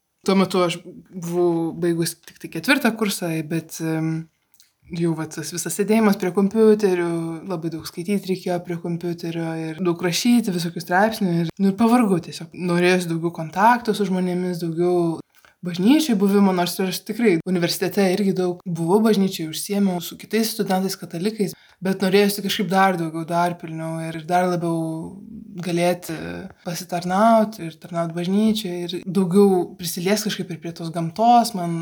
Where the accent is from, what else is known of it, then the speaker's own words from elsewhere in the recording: Vilnius, Vilnius County, Lithuania; moved away as an adult; esu iš Vilniaus, gimiau ir užaugau Vilniuje. Baigiau mokyklą taip pat Vilniuje, jėzuitų gimnaziją.